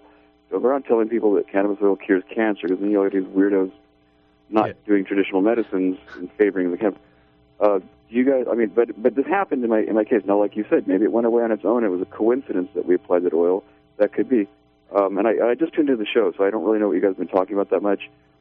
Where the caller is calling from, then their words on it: Redway, California, United States; Yeah, hi, I'm from Redway, California.